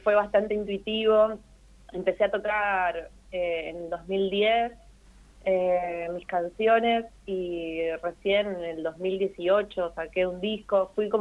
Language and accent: Spanish; Buenos Aires, Argentina; me crié en Saavedra, fui a un colegio católico que era como un colegio comercial